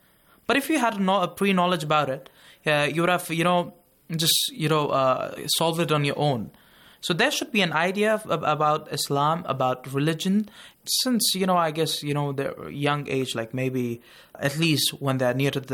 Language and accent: English; India; English is a second language; I'm from India